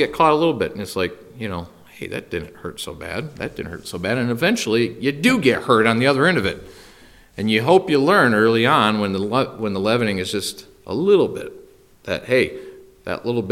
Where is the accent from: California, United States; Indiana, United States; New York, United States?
Indiana, United States; Elkhart; And my buddy Raleigh, who I grew up in the Elkhart, Indiana church.